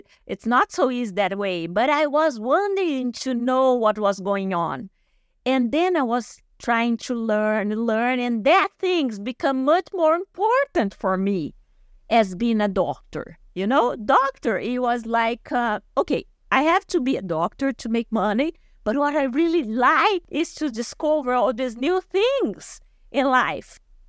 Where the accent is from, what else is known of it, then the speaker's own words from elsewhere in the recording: São José do Rio Preto, São Paulo, Brazil; English is a second language; I did close to my hometown, that's Rio Preto.